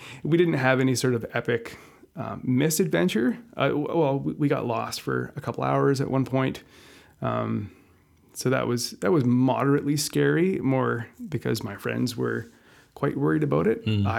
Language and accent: English; Vancouver, British Columbia, Canada; Sure. Yeah, I grew up in Vancouver in the False Creek area near Granville Island.